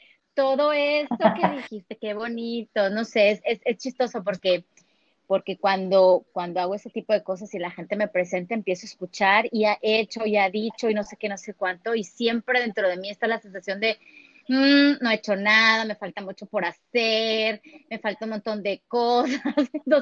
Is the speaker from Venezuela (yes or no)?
no; Sonora, Mexico; soy mexicana del norte, de Sonora